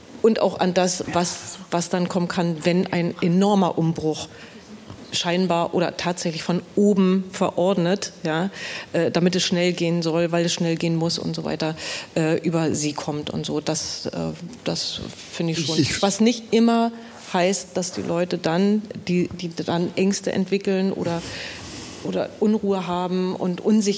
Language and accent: German; Pasewalk, Mecklenburg-Vorpommern, Germany; also bin hier geboren in MV, in Pasewalk aufgewachsen. Also ich bin schon auch ein Landeskind, dann ein bisschen weiter rumgekommen, aber jetzt wieder zurück im Land.